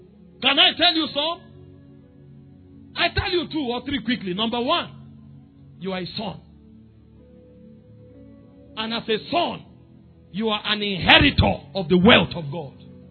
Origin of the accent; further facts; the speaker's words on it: Benue, Nigeria; I'm from Benue. We are warriors.